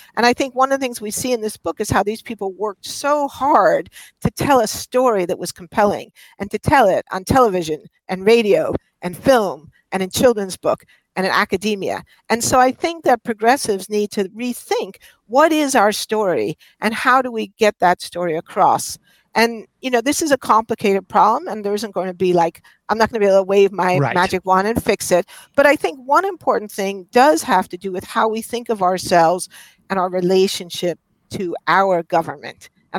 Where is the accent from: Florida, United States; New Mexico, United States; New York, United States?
New York, United States; New York City; I grew up in New York City, where we used to say it was a two-party system, the regular Democrats and the reform Democrats.